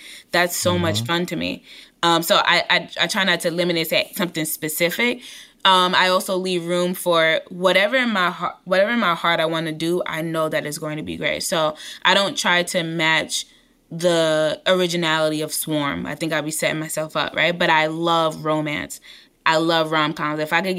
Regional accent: Brooklyn, New York, United States; And I'm from East New York, Brooklyn. I didn't see a lot of people who came from areas like mine. Every time I go back to my hood

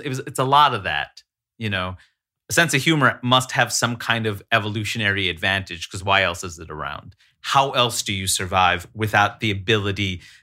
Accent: Queens, New York, United States; it's this world where I grew up in Queens, New York, with diversity

